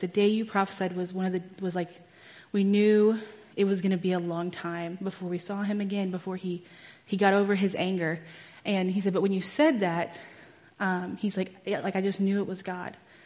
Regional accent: Texas, United States; I'm from Texas, and I'm a second-year student at GSSM.

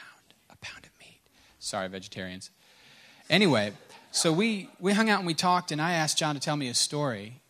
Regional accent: Middlebury, Indiana, United States; When he found out I was from Middlebury, he said, are you serious?

